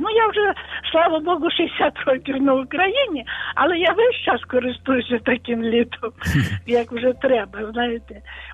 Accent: Tashkent, Uzbekistan; also born or lived in Samarkand; now in Ukraine; я людина восточна. Я народилася на Востоці, в місті Самарканд, а потім мої батьки переїхали в Ташкент.

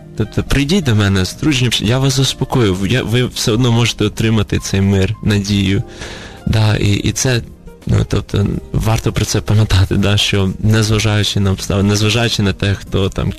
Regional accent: Kyiv, Ukraine; now in Ternopil, Ukraine; Київ це як для мене рідне місто, да, я виріс в Києві.

